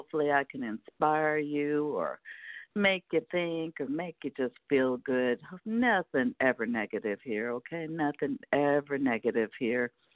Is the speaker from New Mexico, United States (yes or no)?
no; Seattle, Washington, United States; now in Las Vegas, United States; right here in Vegas, where I now live, to my hometown of Seattle, Washington, up there in the Pacific Northwest